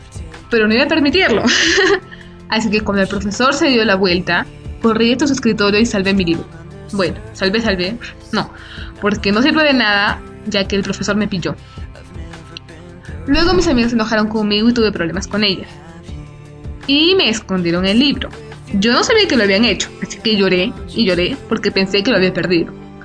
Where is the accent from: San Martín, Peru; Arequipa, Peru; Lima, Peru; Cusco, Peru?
Arequipa, Peru; de Arequipa, Perú, y me gustaría compartir mi historia con ustedes.